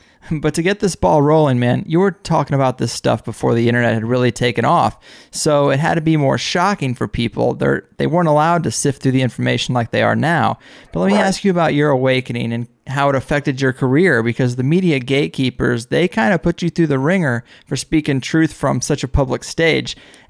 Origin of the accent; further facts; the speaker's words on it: Midwest, United States; I grew up in the Midwest, and I didn't really have any black friends until college